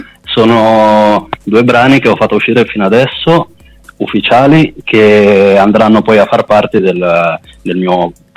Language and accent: Italian; La Spezia, Liguria, Italy; also born or lived in Guadalajara, Mexico; io sono italo-messicano, sono nato in Messico, a Guadalajara, e poi sono cresciuto qua in Italia, a Spezia, girato un po' l'Italia con i genitori adottivi